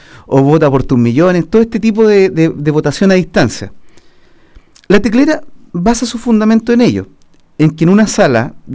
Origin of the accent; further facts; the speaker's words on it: Rancagua, O'Higgins, Chile; now in Santiago, Chile; Llevo acá en Santiago un año. Sí, ¿ya? Cerquita, ¿sí? En realidad. De provincia, Rancagua.